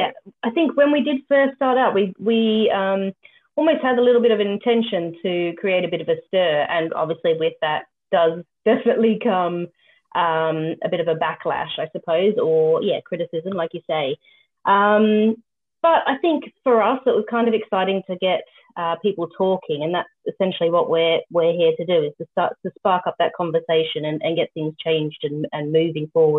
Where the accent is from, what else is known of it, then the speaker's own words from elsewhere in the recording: Melbourne, Victoria, Australia; I am from Melbourne, yeah.